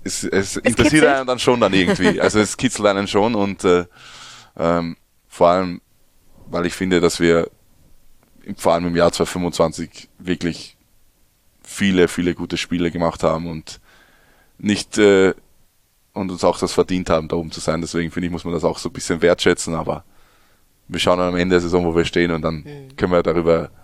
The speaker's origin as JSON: {"language": "German", "town": "Eckenburg", "country": "Germany", "tie": "born or raised there", "said": "wir waren eigentlich jedes Wochenende immer in der Halle, egal wer gespielt hat bei uns in Eckenburg zu Hause, waren wir eigentlich immer"}